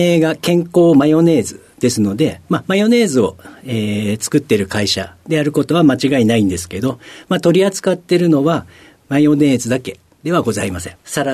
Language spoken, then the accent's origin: Japanese; Nagasaki, Japan; 長崎になります。